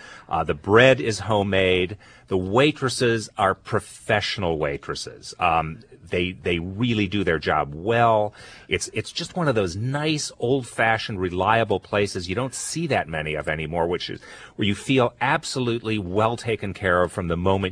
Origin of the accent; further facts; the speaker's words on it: Midwest, United States; Excuse me, but as a Midwesterner, I have nothing against corn syrup.